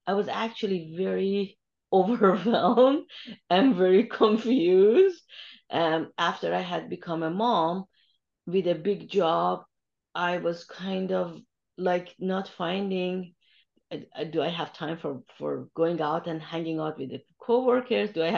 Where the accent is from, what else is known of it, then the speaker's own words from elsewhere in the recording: Iran; Basically, I come from Iran originally, so I come from a land of Sufi poets, Hafiz and Khayyam and Rumi